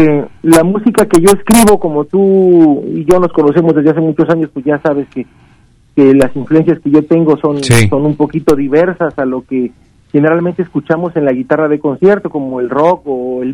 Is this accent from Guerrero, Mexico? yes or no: no; Veracruz, Mexico; yo crecí en la Huasteca Veracruzana, y la Huasteca Veracruzana es lo que comprende ya el norte de Veracruz. Nos divide solamente Tamaulipas de los Estados Unidos, y la verdad es que la influencia cultural, incluso hasta en el modo de hablar, es hasta tiene un acento